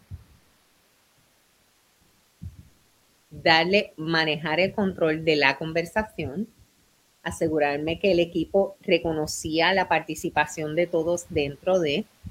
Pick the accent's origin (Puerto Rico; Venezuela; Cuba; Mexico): Puerto Rico; yo, que soy la hija de la Isla del Encanto